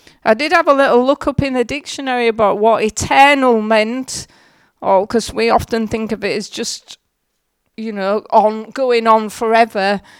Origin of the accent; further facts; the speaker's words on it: Hull, Yorkshire and the Humber, United Kingdom; I'm from Hull. I was brought up in Hull. Well, you probably can tell by the accent. I've lived in Hull all my life, and I'm the pastor of the Elim Church in Hull.